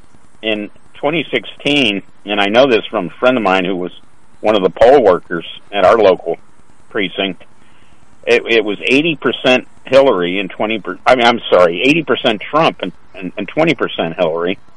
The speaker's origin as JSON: {"language": "English", "town": "Philadelphia", "region": "Pennsylvania", "country": "United States", "said": "and I'm from that area. I'm from Philadelphia, and he is from Wilmington, which is the greater Philadelphia area."}